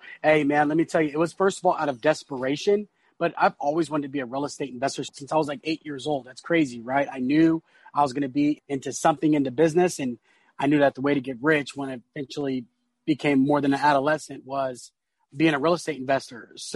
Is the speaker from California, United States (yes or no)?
yes; San Diego, California, United States; I'm from East San Diego, North Park. So born and raised in North Park, San Diego.